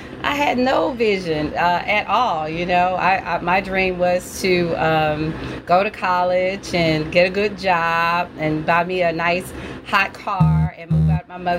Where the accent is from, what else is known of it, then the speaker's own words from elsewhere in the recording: East St. Louis, Illinois, United States; I grew up in East St. Louis. I grew up in Parkside, over on the east side.